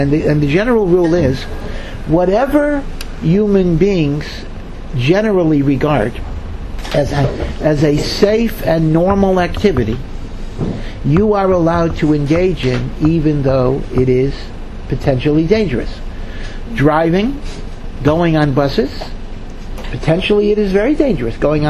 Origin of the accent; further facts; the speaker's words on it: Maryland, United States; You know, I come from Maryland, Washington, D.C.